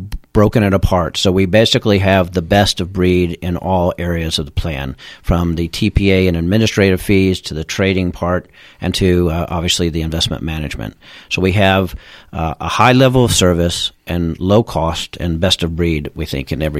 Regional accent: Dallas, Texas, United States; Well, I was born in Dallas, went to school at Green Hill, actually, here.

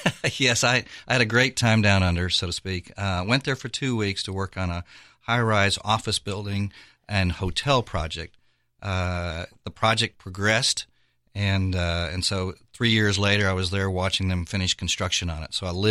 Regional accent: Texas, United States; as a Texan

